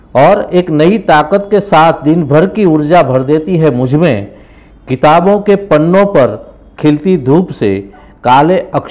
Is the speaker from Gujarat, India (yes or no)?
yes; Gujarat, India; मैं जानता हूँ कि मैं बाबूजी के छोटे से गांव से शुद्ध गुजराती शिक्षक गांधीयन मैं आज भी बड़े गर्व से कहता हूँ